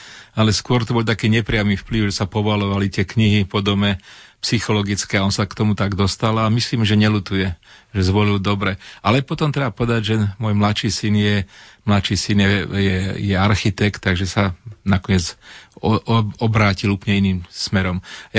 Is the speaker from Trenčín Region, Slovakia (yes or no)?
no; Bratislava, Bratislava Region, Slovakia; ja som rodinný Bratislavčan a celý život som strávil v Bratislave